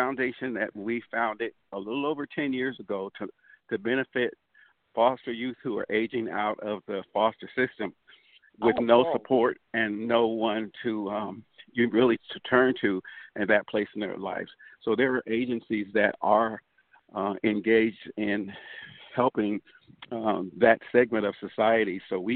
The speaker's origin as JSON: {"language": "English", "town": "Denver", "region": "Colorado", "country": "United States", "said": "Yeah, I'm from Denver."}